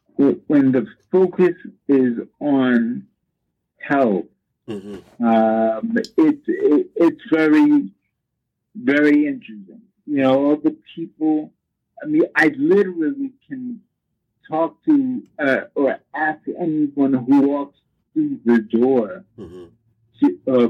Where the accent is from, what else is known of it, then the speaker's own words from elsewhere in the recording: Brooklyn, New York, United States; I'm from Brooklyn. I was living in Brooklyn. And I've since moved upstate New York.